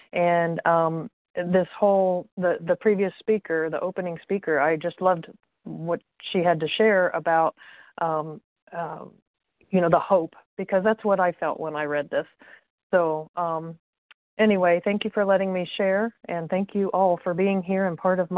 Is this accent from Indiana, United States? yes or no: yes; Indiana, United States; I'm from Indiana.